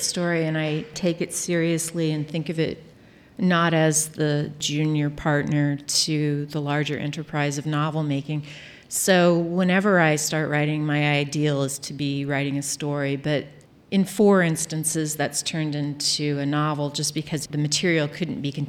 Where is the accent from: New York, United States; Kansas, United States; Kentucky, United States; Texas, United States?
Kansas, United States; Wichita; the premise is about a serial killer who was in my hometown, Wichita, the BTK.